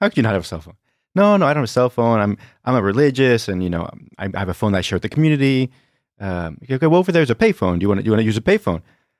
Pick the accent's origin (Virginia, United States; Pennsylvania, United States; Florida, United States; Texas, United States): Virginia, United States; And so I grew up in Virginia, as you mentioned at the beginning, and had a Catholic education all throughout my life.